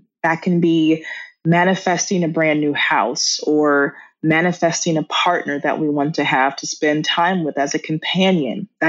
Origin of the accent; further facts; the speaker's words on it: United States; I already knew I'm an American author.